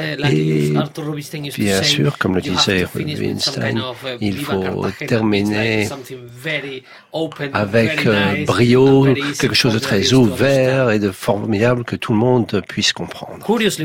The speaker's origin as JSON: {"language": "French", "country": "Spain", "second_language": "French", "said": "Je suis espagnol, par conséquent, j'ai une relation peut-être privilégiée avec la musique espagnole."}